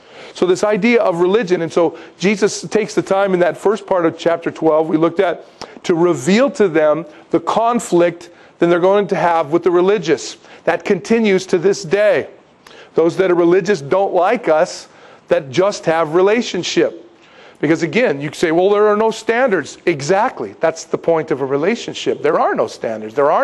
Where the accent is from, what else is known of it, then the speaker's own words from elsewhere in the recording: San Diego, California, United States; I'm from San Diego. What can I say?